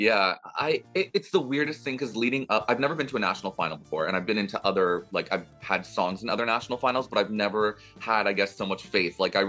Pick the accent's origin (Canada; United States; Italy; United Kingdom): Canada; And I'm originally from Canada